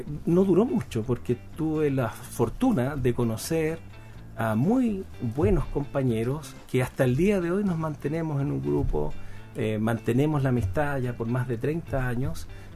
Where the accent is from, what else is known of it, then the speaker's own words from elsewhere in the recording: Santiago, Santiago Metropolitan Region, Chile; born there; Así es, desde Santiago me vine, nací en Santiago.